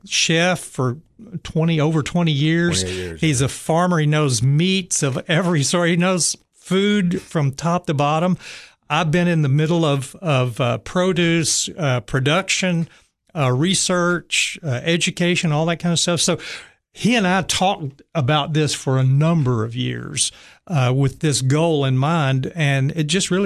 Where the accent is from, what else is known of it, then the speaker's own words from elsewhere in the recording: Soddy-Daisy, Tennessee, United States; I'm from Chattanooga, Saudi Daisy, where I graduated from high school.